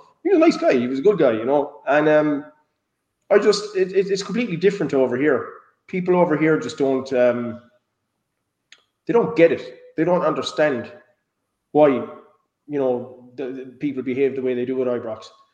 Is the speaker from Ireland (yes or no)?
yes; Munster, Ireland; I grew up in County Cork, and there was a few Protestant people lived around me